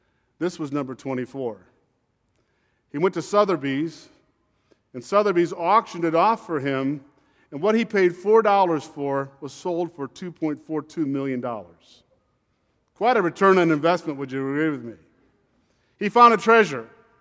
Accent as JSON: {"language": "English", "town": "Syracuse", "region": "New York", "country": "United States", "also_born_or_lived": "Flint, Michigan", "said": "When I think about Rochester, New York, I come from Syracuse. Actually, I wasn't born in Syracuse. I was born in Flint, Michigan."}